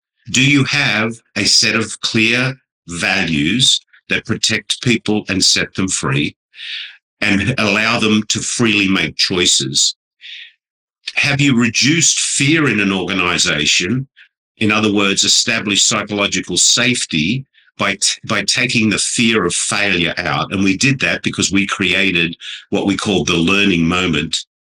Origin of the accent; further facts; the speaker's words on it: Sydney, New South Wales, Australia; born there; I'm not Aussie. I was born in Sydney, Australia.